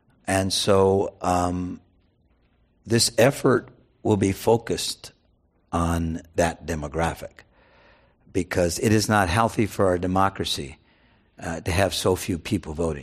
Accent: United States; I speak as an American who loves my country.

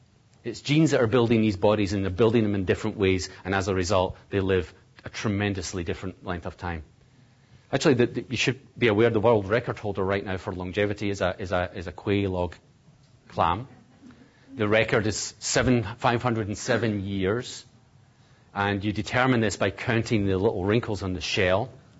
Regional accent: Scotland, United Kingdom; I, of course, being Scottish, think of Mary, Queen of Scots.

